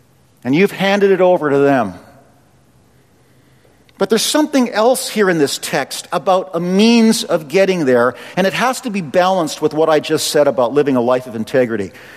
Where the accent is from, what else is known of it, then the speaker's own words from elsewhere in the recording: Calgary, Alberta, Canada; Terry and I grew up together in Calgary as little kids